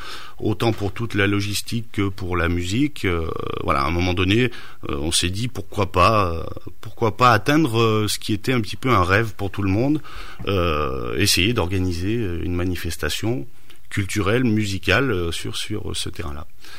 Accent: Saint-Victor-de-Cessieux, Auvergne-Rhône-Alpes, France; puisque pour la plupart on a été scolarisés dans cette commune, on est tous originaires de Saint-Victor-de-Cessieux.

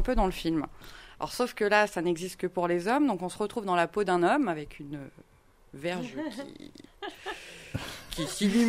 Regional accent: Auvergne-Rhône-Alpes, France; Ouais, je suis un peu radine. Je suis savoyarde.

